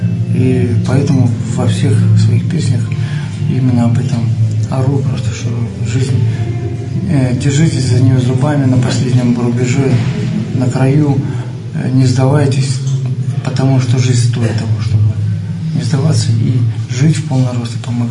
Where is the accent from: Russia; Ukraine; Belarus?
Ukraine; Я украинец, и я как бы советский украинец. Потому что мы родились в Советском Союзе